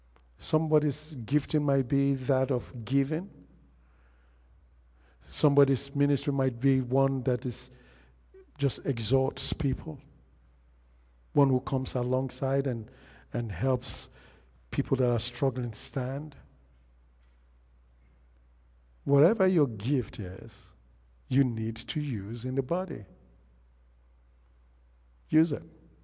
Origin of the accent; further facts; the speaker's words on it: Nigeria; just like I came from Nigeria.